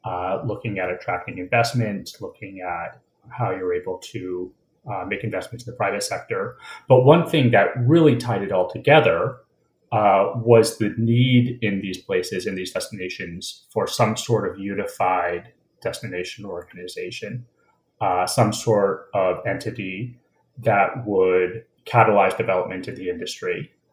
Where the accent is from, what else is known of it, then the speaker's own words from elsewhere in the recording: Portland, Maine, United States; now in Washington, United States; Yeah, I grew up a little bit outside Portland, Maine. So I'm from the East Coast. I spent my whole life on the East Coast. Yeah, I grew up in a small town in Maine and been here in DC for, 15 years or so?